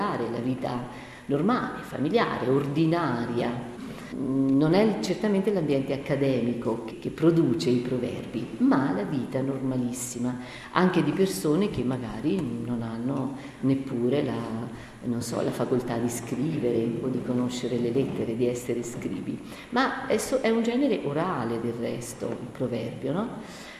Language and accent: Italian; Marche, Italy; io marchigiana sono